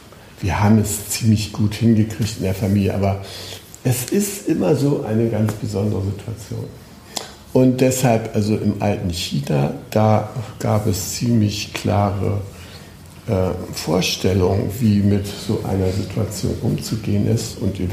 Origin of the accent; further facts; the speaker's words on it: Schleswig-Holstein, Germany; Ich komme aus Schleswig-Holstein und da gibt es so eine Redensart